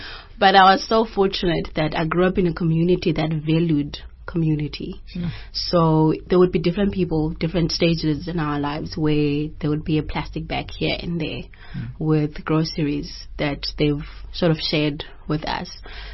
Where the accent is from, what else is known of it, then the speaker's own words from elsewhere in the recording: Kamata, Eastern Cape, South Africa; I was born in Transkei, the Eastern Cape, called Kofimbaba. I grew up in Kamata, which is a very disadvantaged place, village.